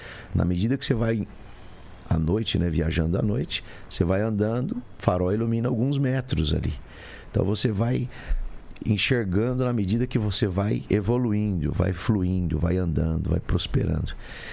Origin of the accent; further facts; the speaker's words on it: Cascavel, Paraná, Brazil; born there; Eu sou nascido aqui em Cascavel, né, no ano de 85, vou revelar minha idade aqui. E uma família extremamente pobre